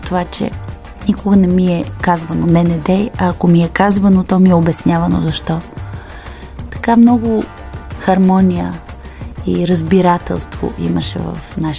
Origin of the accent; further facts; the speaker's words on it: Sofia, Sofia City, Bulgaria; София е моят роден град и ми е много мило и приятно, че всяка улица, всеки храст, всяко дърво ми напомня по нещо